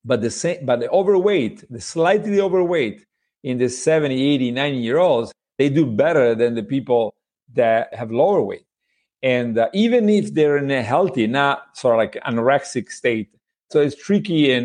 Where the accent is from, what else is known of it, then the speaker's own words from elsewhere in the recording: Italy; English is a second language; You know, this is, I'm somebody from Italy, right? So I shouldn't say that. They may take my citizenship away